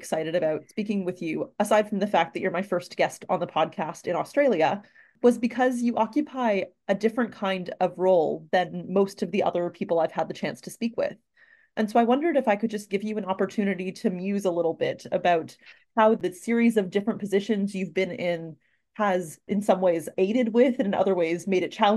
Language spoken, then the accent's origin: English; Canada; as a Canadian